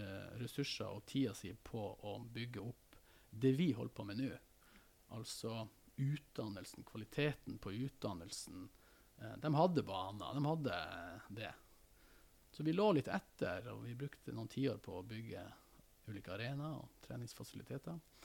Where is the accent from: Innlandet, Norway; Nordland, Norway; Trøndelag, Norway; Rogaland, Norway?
Nordland, Norway; Narvik; det jo fra Narvik, der jeg kommer ifra.